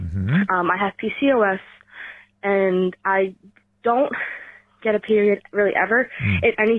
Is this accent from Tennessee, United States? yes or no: no; Boston, Massachusetts, United States; from Boston.